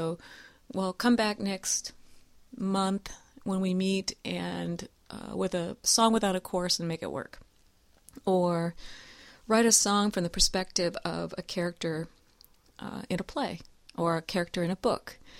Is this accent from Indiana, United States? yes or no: yes; Elkhart, Indiana, United States; I actually didn't come from a musical family, but I grew up in Elkhart, Indiana, and that's where all the band instruments were made at that time.